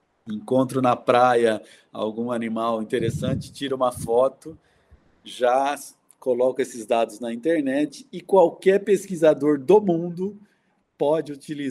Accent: Campinas, São Paulo, Brazil; eu sou fui criado como uma criança urbana, em Campinas, numa rua de terra.

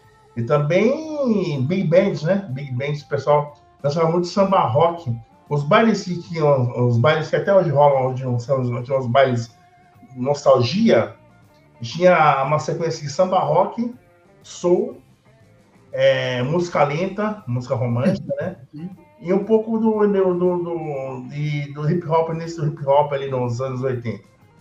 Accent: Cananéia, São Paulo, Brazil; born there; now in Ilha Comprida, Brazil; E meus irmãos todos nasceram aqui em Jundiaí e eu nasci em Cananéia, mais novo.

